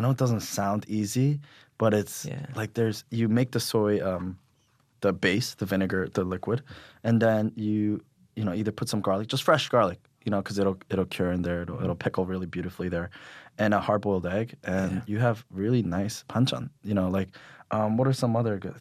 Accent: United States; This is the weirdest thing. Even as a Korean, I mean, I grew up in America.

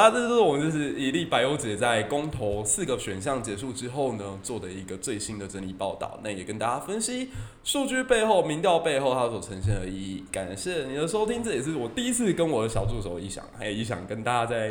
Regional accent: Taiwan; 让我们台湾人觉得应该在这个时刻选择你

